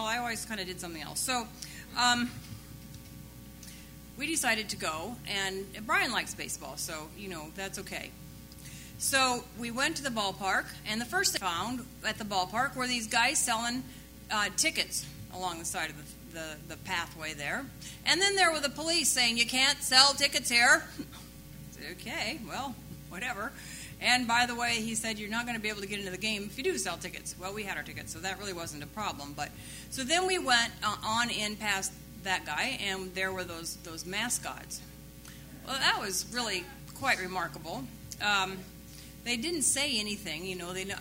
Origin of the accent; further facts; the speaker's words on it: Iowa, United States; now in Washington, United States; You know, I come from Iowa. Iowa is that flyover state, but it is a hidden treasure that I'm going back to someday.